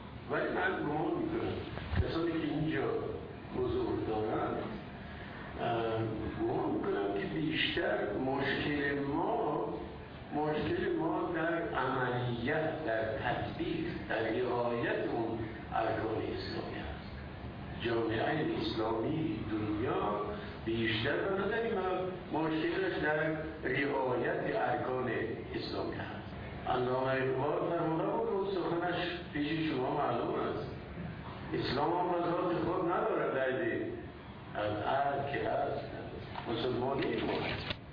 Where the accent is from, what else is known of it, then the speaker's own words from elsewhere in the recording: Tajikistan; از تاجیکستان هستم.